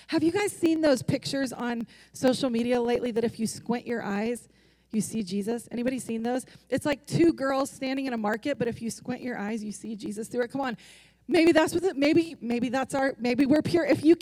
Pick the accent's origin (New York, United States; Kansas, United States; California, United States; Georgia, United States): Georgia, United States; born there; I was born in Georgia, so I got deep South roots inside of me, okay?